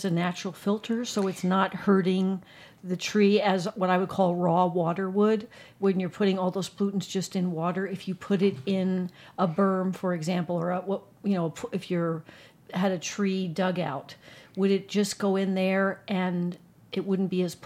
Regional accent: New Jersey, United States; now in Arizona, United States; And I'm from New Jersey, and it was like, this is not happening for me.

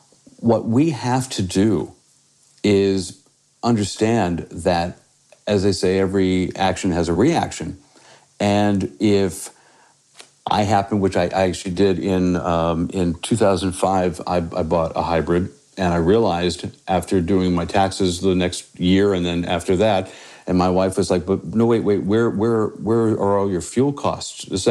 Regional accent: Pennsylvania, United States; say Pennsylvania, my home state

